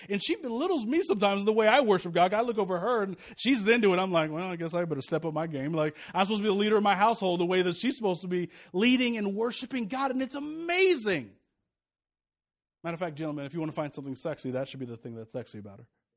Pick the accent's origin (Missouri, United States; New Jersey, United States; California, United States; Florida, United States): Missouri, United States; St. Louis; I mean, I'm from St. Louis.